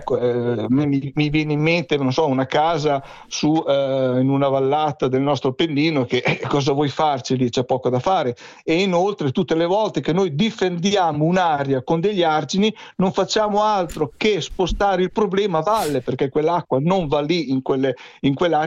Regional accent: Cesena, Emilia-Romagna, Italy; io che sono romagnolo, sono di Cesena

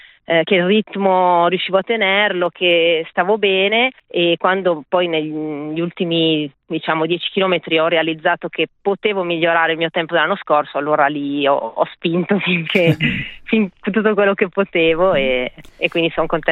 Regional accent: Aosta Valley, Italy; visto che io sono valdostana

